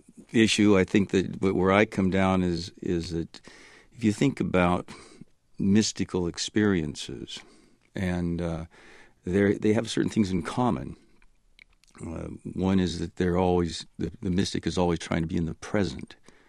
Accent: Oregon, United States; born there; He was born in North Vietnam. I was born in Oregon.

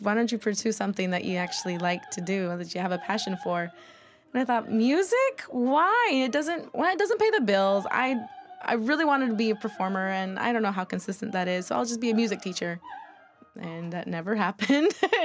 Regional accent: Idaho, United States; I grew up in Idaho working in the fields with my mom.

